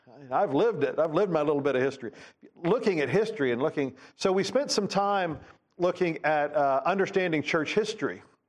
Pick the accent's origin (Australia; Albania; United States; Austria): United States; And I did it for the same reason, because being American, everyone loves an underdog.